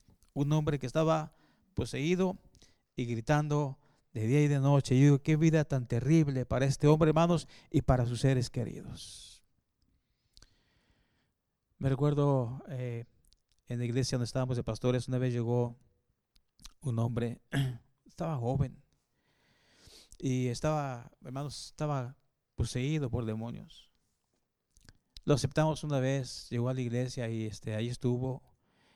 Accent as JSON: {"language": "Spanish", "town": "Guadalajara", "region": "Jalisco", "country": "Mexico", "tie": "born or raised there", "said": "en el barrio donde nací, en Guadalajara, había unos tremendos campos abiertos, todavía no habían tantas casas como ahora."}